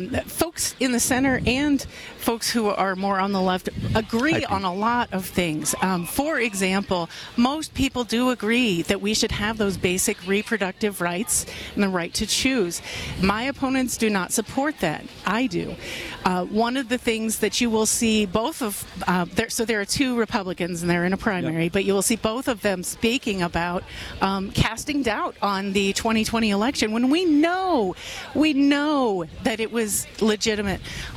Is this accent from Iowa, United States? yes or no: yes; Iowa, United States; now in Waukesha County, United States; I grew up in Iowa. I've lived in Waukesha County for a long time.